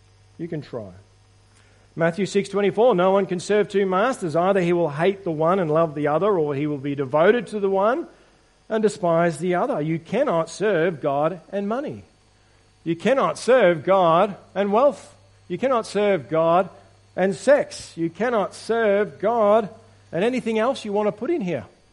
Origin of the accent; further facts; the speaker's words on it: Queensland, Australia; I'm a Queenslander. I'll always be a Queenslander.